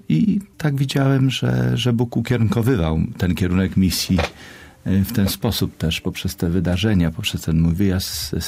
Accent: Lublin Voivodeship, Poland; moved away as an adult; now in Russia; Tak, jestem z Lubelskiej, inkardynowany tutaj.

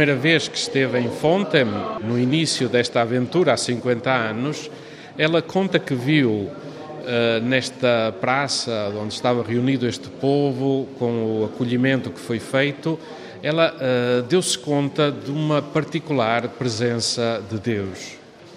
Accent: Portugal; now in Rome, Italy; sou português, estou há 8 anos em Roma

